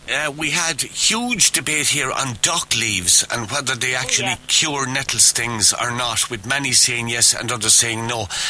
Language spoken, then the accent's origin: English; Munster, Ireland; as a child, in where I grew up in County Clare, it was absolutely widespread